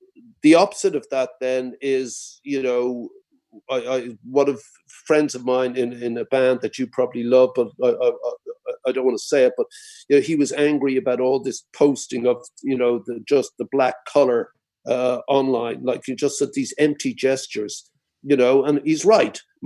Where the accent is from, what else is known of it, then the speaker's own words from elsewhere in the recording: Ireland; And I say that as an Irish person who over the last 12 years have enacted the greatest social and cultural revolution in Western Europe in our time